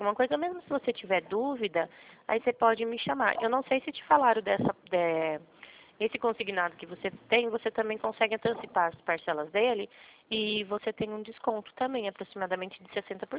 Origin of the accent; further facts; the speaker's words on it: Rio Claro, São Paulo, Brazil; Rio Claro, interior de São Paulo